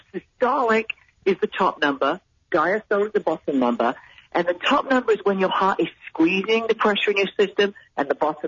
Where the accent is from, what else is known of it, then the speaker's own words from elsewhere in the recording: Texas, United States; 32 years. That's pretty good. I'm fairly impressed. 32 years as a Texan.